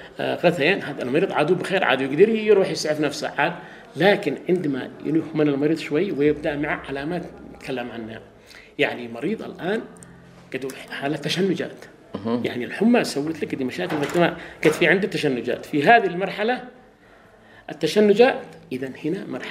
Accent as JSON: {"language": "Arabic", "country": "Yemen", "said": "عندنا في اليمن"}